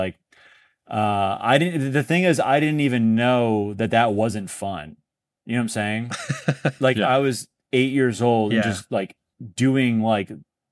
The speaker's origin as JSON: {"language": "English", "town": "Northbrook", "region": "Illinois", "country": "United States", "said": "Northbrook. Yeah, I'm from the suburbs."}